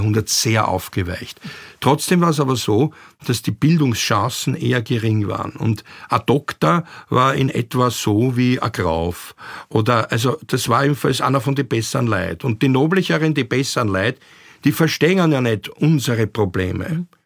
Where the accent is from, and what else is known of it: Austria